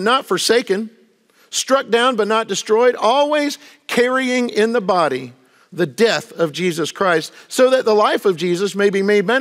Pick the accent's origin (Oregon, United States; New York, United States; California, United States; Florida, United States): Florida, United States; Now, I'm from Florida. I don't know anything about earthquakes.